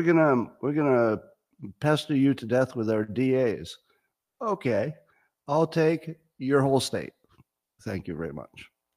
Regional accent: New York, United States; I'm from New York State, right? So I grew up in upstate New York.

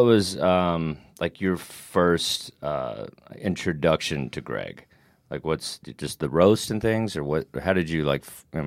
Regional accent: Texas, United States; You know, it's like, I'm from Texas and stuff, and I've been with managers and stuff, and they're like, okay, you need more of a Southern accent.

